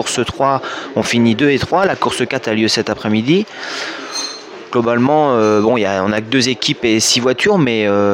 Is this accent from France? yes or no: yes; Centre-Val de Loire, France; j'ai 27 ans, je suis originaire du centre de la France, à côté de Sancoin, pas très loin de Manicourt.